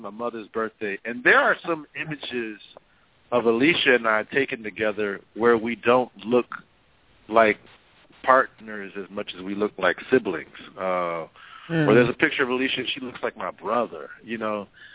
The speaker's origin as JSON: {"language": "English", "town": "Houston", "region": "Texas", "country": "United States", "said": "I'm removed from Houston, Texas, so I'm kind of yearning this aspect of family."}